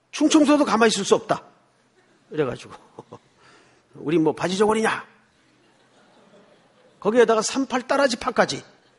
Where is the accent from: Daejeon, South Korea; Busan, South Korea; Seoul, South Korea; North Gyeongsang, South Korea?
North Gyeongsang, South Korea; Yeongju; 고향이 어딥니까? 경북 영주인데요.